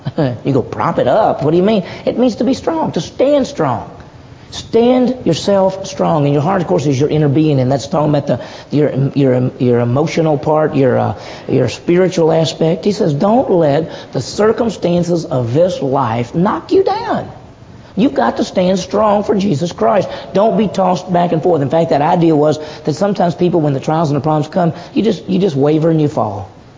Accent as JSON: {"language": "English", "region": "Mississippi", "country": "United States", "tie": "born or raised there", "said": "I grew up in Mississippi, but I grew up in the city. It's contrary to popular belief, there are big cities in Mississippi."}